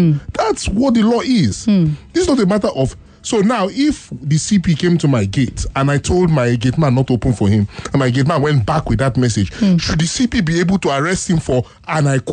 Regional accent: Nigeria; As a Nigerian citizen.

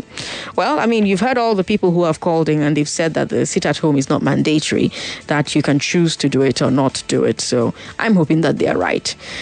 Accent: Bayelsa, Nigeria; I am from Bayelsa

